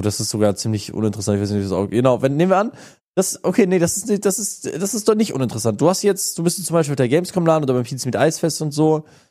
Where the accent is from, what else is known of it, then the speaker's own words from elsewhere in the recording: Baden-Württemberg, Germany; ich bin ja ein Schwabe